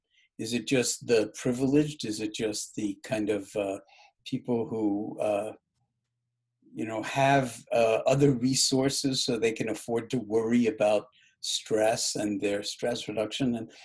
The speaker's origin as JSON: {"language": "English", "town": "New York City", "region": "New York", "country": "United States", "tie": "born or raised there", "said": "much like the era in which you and I grew up in New York City."}